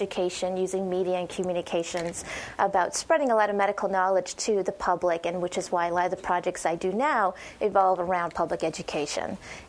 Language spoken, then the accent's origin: English; Oregon, United States; also born or lived in Canada; I'm actually Canadian by birth, but don't hold that against me because I naturalized and moved to Oregon. I've actually been a duck all my life, and went to school there